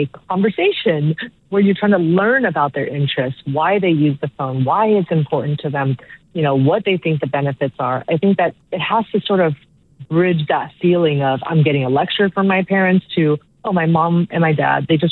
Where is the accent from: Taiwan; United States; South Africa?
Taiwan; Little growing up in Taiwan.